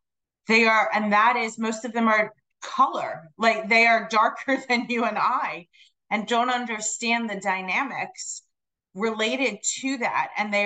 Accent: New York, United States; now in Washington, United States; So I'm born and raised in New York on Long Island, very active in the Jewish community, came to DC for college, went to law school

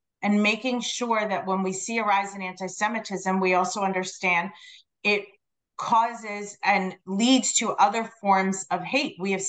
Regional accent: New York, United States; now in Washington, United States; So I'm born and raised in New York on Long Island, very active in the Jewish community, came to DC for college, went to law school

